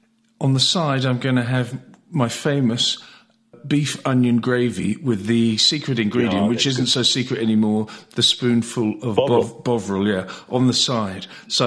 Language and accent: English; London, United Kingdom; I'm a Cockney. I'm a son of a Cockney.